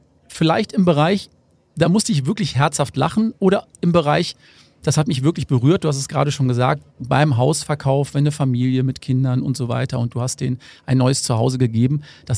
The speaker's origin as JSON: {"language": "German", "town": "Cologne", "region": "North Rhine-Westphalia", "country": "Germany", "tie": "born or raised there", "said": "weil der findet sozusagen meine Heimat statt. In Köln."}